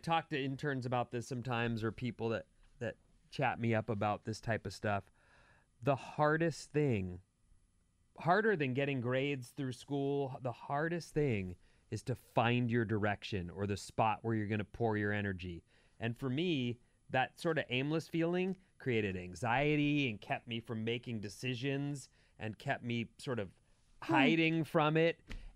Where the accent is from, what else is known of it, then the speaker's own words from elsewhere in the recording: San Francisco, California, United States; Fifth generation San Franciscan here, and I grew up bottle fed on See's candy.